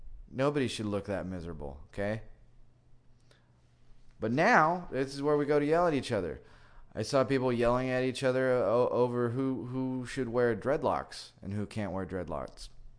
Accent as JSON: {"language": "English", "country": "United States", "said": "It is my unassailable right as an American to have an opinion."}